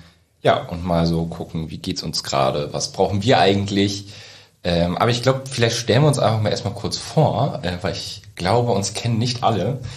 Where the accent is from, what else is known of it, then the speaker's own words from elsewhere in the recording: Lower Saxony, Germany; bin 21 Jahre alt, ich komme aus der Wesermarsch